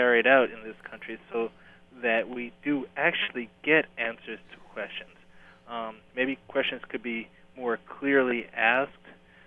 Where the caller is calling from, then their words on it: Washington, District of Columbia, United States; Hi, I'm calling from the District of Columbia.